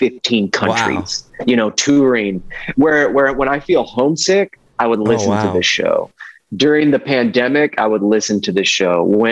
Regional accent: Ohio, United States; I said route. I'm from Ohio.

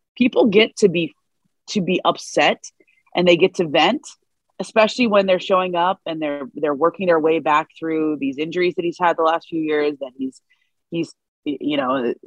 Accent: Cleveland, Ohio, United States; I would probably just vent to my friends and not through Twitter or in my hometown of Cleveland.

